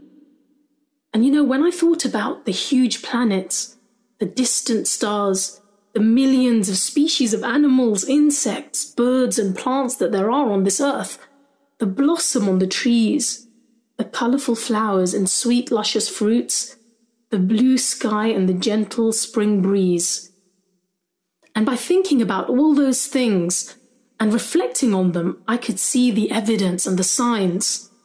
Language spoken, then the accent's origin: English; London, United Kingdom; I'm the mother of three young boys. I'm a journalist and I'm a Londoner.